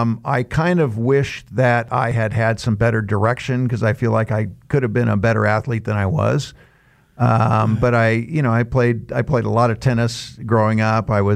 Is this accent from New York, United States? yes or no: no; Sacramento, California, United States; I grew up in Sacramento, California.